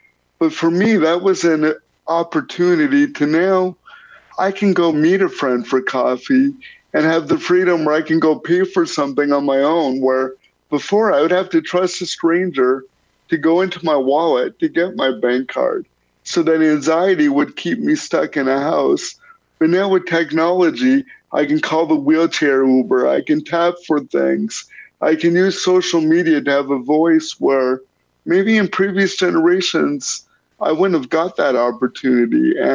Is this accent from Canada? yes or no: yes; Windsor, Ontario, Canada; growing up in Windsor, Ontario, which is a blue-collar kind of, you're not going to knock us down kind of town